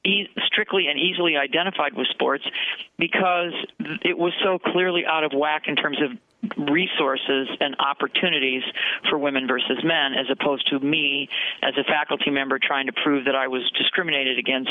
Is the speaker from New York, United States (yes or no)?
no; Bloomington, Illinois, United States; I'm speaking as a 66-year-old classic neighborhood tomboy growing up in Bloomington, Illinois